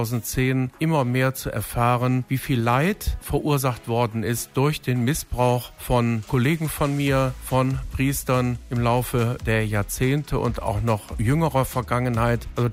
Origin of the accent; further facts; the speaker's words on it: Düsseldorf, North Rhine-Westphalia, Germany; ich bin Düsseldorfer, ich bin Rheinländer, ich liebe auch das Bergische Land und eigentlich gehöre ich hierhin.